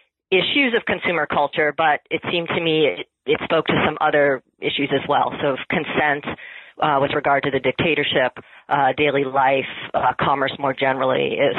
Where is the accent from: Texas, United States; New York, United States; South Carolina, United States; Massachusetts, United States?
Massachusetts, United States; born there; Well, I was born in Massachusetts. I went to Bryn Mawr as an undergraduate.